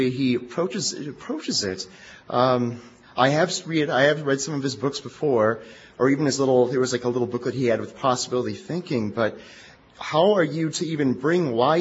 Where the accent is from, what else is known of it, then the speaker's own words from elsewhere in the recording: Milwaukee, Wisconsin, United States; from Milwaukee.